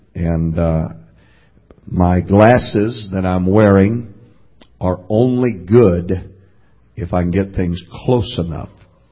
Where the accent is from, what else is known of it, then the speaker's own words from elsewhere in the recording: Fresno, California, United States; preached in the church that I grew up in Fresno